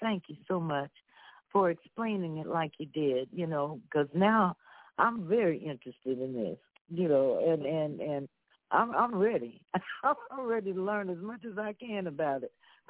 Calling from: Diamond Bar, California, United States; I'm calling from Diamond Bar, California.

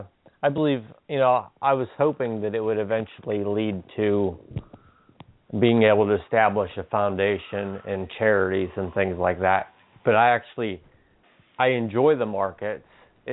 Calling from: Pennsylvania, United States; Pennsylvania.

